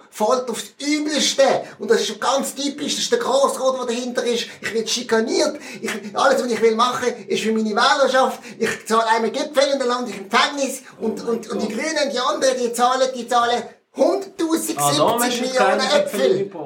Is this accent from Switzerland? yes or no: yes; Switzerland; Ich bin Schweizer, wie sich das gehört. Ich meine, egal wo auf der Welt, bin ich sowieso Schweizer.